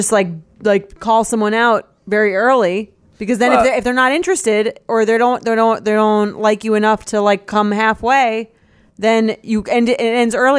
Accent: California, United States; I'm from California.

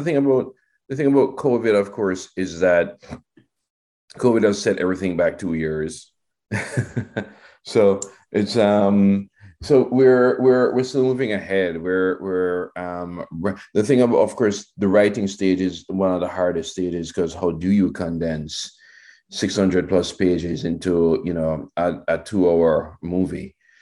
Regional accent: Jamaica; growing up in Jamaica in the 70s and 80s, I was very much a suburban kid

